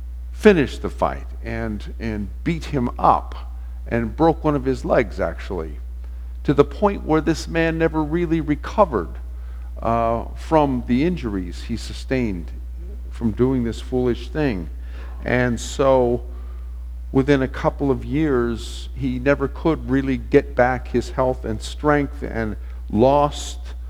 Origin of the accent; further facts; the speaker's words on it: West Coast, United States; I was in my hometown on the West Coast this past week